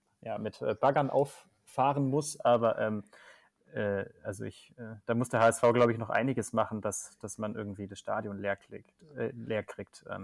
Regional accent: Bavaria, Germany; Also ich komme aus Bayern

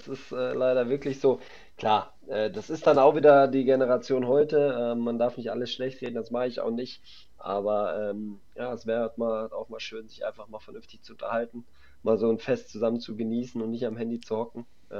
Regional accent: Poland; born there; Dann sogar in Aalen das Spiel für mein Geburtsland Polen gemacht.

